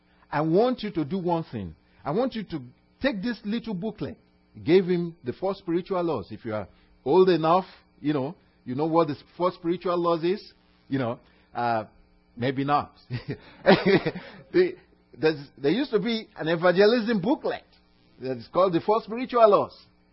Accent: Nigeria; now in United States; from Nigeria, originally from Nigeria. But when I tell people, they said, oh, you speak with an accent. Where are you from? I just tell them I'm from West Texas.

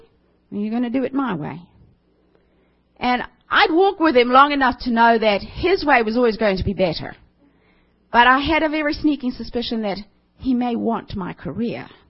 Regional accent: Gauteng, South Africa; As you can hear from my accent, I'm definitely a southerner, but I'm way bigger southern than the rest of you. I come from the bottom end of Africa, from a very small little corn town in southeast of Johannesburg, on the Gold Reef, the East Gold Reef.

